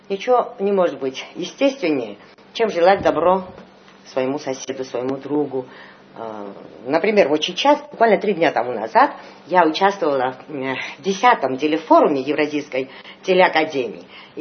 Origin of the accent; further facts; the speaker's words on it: Tbilisi, Georgia; Я из Тбилиси.